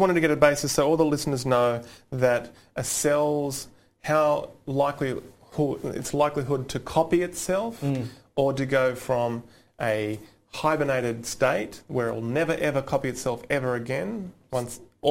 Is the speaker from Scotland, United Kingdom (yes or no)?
yes; Scotland, United Kingdom; I'm Scottish.